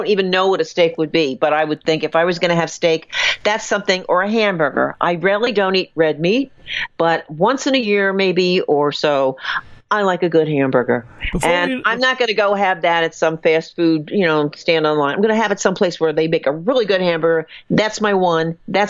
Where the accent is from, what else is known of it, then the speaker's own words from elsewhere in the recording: Long Branch, New Jersey, United States; If I went back to my home state, in my hometown, in New Jersey, I wouldn't care what a pizza costs because, A, I'm there. B, it is the best. Long Branch, New Jersey pizza, I think, is some of the best pizza.